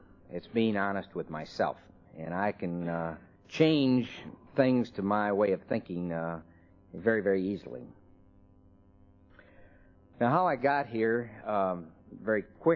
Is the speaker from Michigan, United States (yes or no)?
yes; Michigan, United States; also born or lived in Lexington; Did the usual things growing up in Michigan, went to the University of Michigan through undergraduate school, medical school, and residency